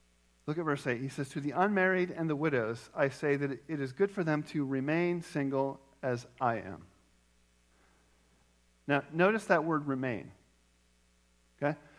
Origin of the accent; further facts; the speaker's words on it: Philippines; Growing up in the Philippines